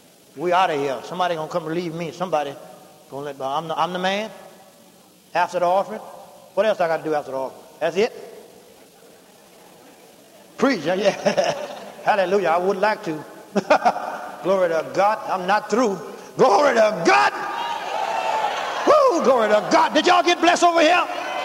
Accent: Louisiana, United States; I'm from Louisiana.

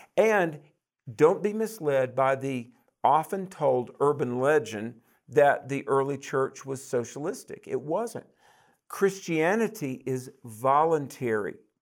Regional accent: North Carolina, United States; I'm from the South, North Carolina. You know, growing up, turns out we were poor. I didn't know that. We had a chicken farm for 88 years

